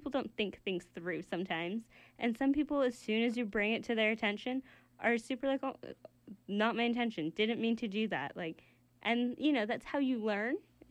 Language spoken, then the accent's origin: English; India; me being a woman, me being Indian, and all those other, like, traits and characteristics.